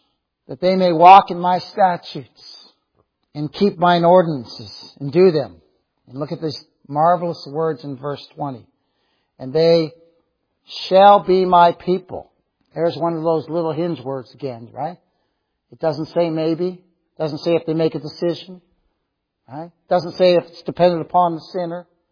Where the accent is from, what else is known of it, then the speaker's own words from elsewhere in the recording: Canada; I'm Canadian and I'm with you all, you're American.